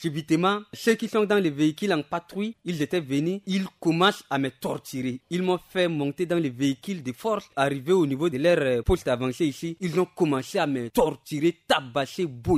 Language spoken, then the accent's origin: French; Central African Republic; Je suis un centrafricain, je ne suis pas un Congolais ni étranger.